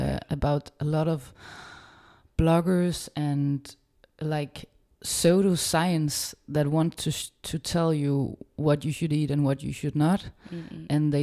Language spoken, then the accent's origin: English; Denmark; now in France; I'm 27 years old and I come from Denmark. And it's my second season in France